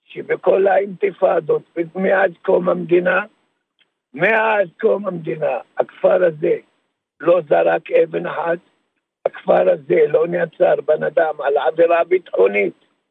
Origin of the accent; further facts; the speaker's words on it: Kafr Funduq, West Bank, Palestine; now in Tira, Israel; אני גדלתי בכפר פונדוק 25 שנה.